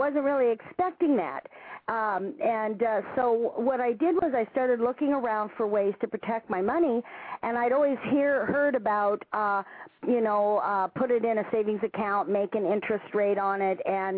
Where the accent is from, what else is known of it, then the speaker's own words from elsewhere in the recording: Nevada, United States; Well, I was born and raised in Nevada near Lake Tahoe